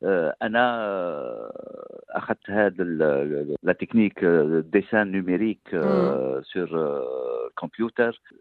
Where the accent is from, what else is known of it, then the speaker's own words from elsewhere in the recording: Algeria; القضية الفلسطينية هي قضية من زمان من طفولتنا وإحنا في الجزائر.